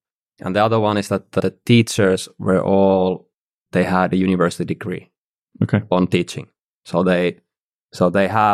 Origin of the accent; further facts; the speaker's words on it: Finland; I'm actually from like a small, let's say, farmhouse next to like a smaller city.